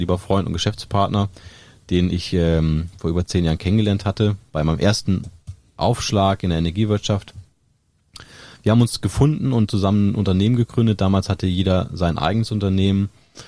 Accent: Kassel, Hesse, Germany; now in Oldenburg, Germany; Hab dann meine Zelte in Kassel, wo ich herkomme, abgebrochen, bin nach Oldenburg gegangen

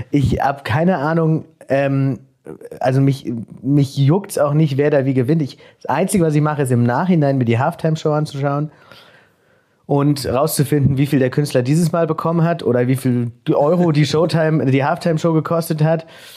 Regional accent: Hesse, Germany; ich komm aus Hessen.

